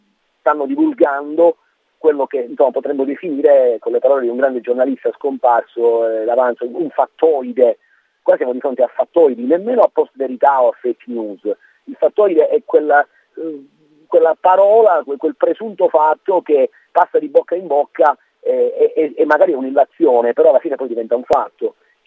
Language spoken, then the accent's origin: Italian; Calabria, Italy; io da una calabrese